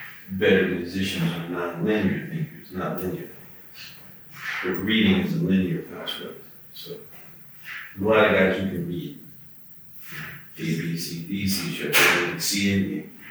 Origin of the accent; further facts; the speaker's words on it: New Orleans, Louisiana, United States; But I'm from New Orleans. I grew up uptown. I went to Del Salle High School.